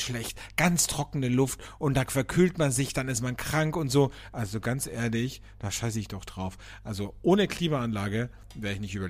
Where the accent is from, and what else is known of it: Austria